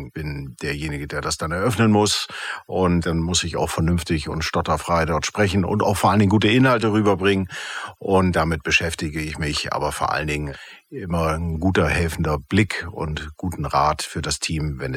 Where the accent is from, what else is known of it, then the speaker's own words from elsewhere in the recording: Hamburg, Germany; now in Cologne, Germany; ich komme ja aus Hamburg